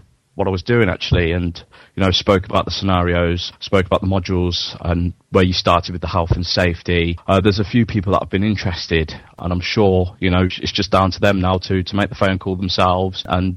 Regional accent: Royal Leamington Spa, West Midlands, United Kingdom; I'm from Royal Leamington Spa.

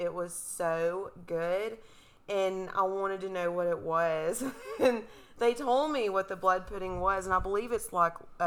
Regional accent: the South, United States; You can tell we're from the South.

